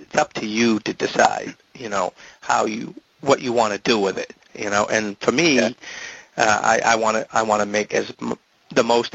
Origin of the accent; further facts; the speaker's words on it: Andover, Massachusetts, United States; And then I have a walk up here in my hometown area in Andover, Hike the Hope for the Lazarus House.